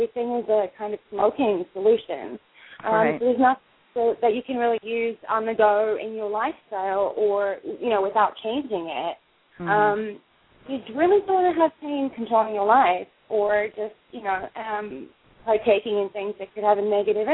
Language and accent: English; South Africa; I am originally from South Africa.